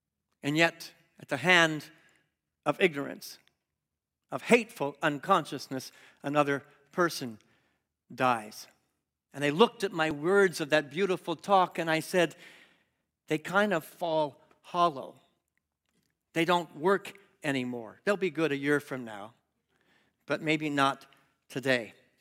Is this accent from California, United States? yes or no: yes; California, United States; I'm a Californian, and I remember the moment that Arnold Schwarzenegger was elected to the governorship